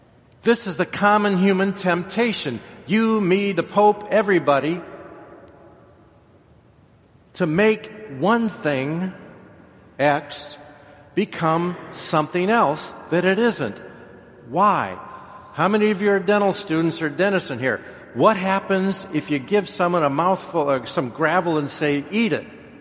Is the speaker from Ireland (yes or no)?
yes; Ireland; Now, being Irish, I'll talk about the first one.